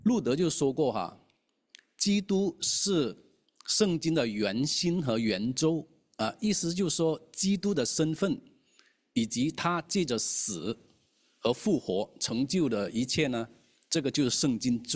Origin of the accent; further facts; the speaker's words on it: Guangdong, China; 因为在我们广东人里头呢，有一句俗话